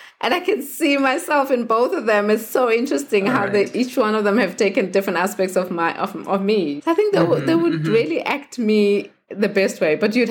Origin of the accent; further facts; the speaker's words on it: Soweto, Gauteng, South Africa; that focuses on just being able to give back, you know, to my hometown, Soweto.